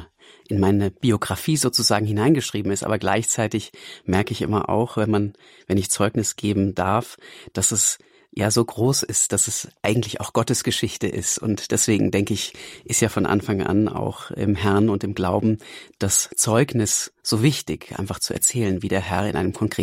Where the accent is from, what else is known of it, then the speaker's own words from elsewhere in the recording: Hesse, Germany; Geboren und aufgewachsen bin ich in Hessen, ja, etwa 40 Kilometer nördlich von Frankfurt am Main in der Wetterau. Bin dann dort auch zur Schule gegangen natürlich und als Kind im Alter von etwas über 3 Jahren evangelisch getauft worden.